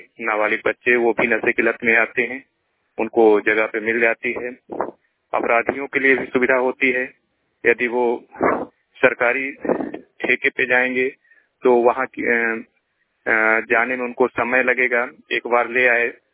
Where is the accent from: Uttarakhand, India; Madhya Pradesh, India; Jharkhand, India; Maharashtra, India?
Madhya Pradesh, India; Suti; मैं ग्राम पंचायत सूती, ग्राम सूती, तहसील देवथर, जिला रीवा का रहने वाला हूं और मैं एक सामान्य कृषक हूं।